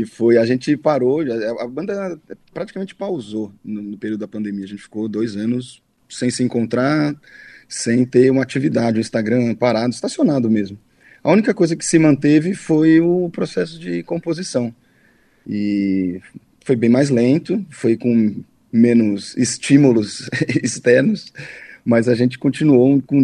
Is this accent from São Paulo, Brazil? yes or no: no; Pernambuco, Brazil; Eu sou pernambucano, baixista pernambucano também